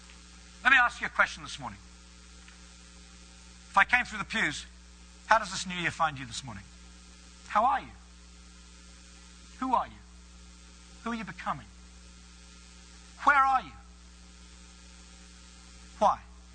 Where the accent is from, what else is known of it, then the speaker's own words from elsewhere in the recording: England, United Kingdom; Now, I'm speaking American there. In England, we say futile.